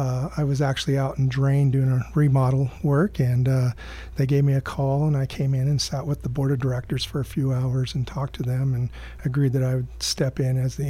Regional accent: Grants Pass, Oregon, United States; I've been in the Roseburg area a little over 6 years. I grew up in Grants Pass, and the Umpqua River out there has been my playground for a long time.

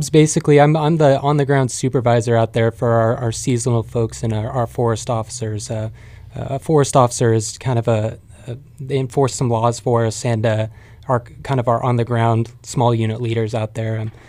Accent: Sutherland, United States; Yeah, so I'm from Sutherland. I graduated Sutherland High School 2009. Family's from Sutherland, so I'm born and bred here.

